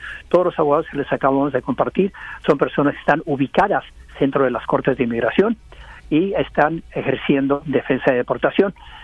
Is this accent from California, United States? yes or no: yes; Modesto, California, United States; born there; Nací en Estados Unidos, Modesto, California, el día 28 de febrero del año 1985.